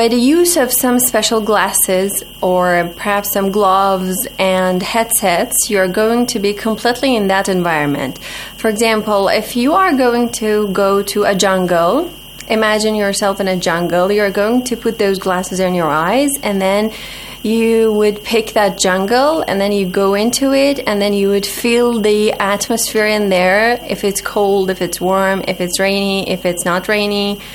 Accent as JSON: {"language": "English", "country": "Iran", "said": "I am from Iran. And I study English literature."}